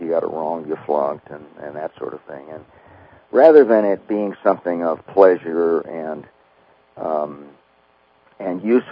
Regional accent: Ames, Iowa, United States; And I was living in my hometown of Ames, Iowa, which was a very white bread sort of place, you know, in many ways

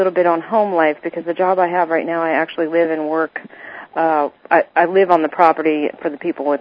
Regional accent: Pennsylvania, United States; I am from Pennsylvania.

